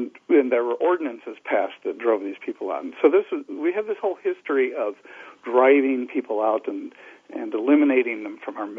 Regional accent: Idaho, United States; I grew up in Idaho, and I'm kind of an Old West history buff, and knew a lot about the history of the Old West

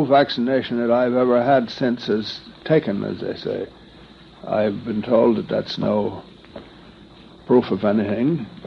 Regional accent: Baltimore, Maryland, United States; born there; I was born in Lexington Street in Baltimore near Fremont.

